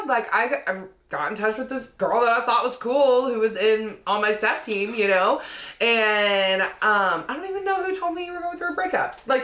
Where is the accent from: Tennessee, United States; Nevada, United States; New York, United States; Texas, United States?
Tennessee, United States; and we're just like little small town Tennesseans. We don't know how to navigate snow on the road.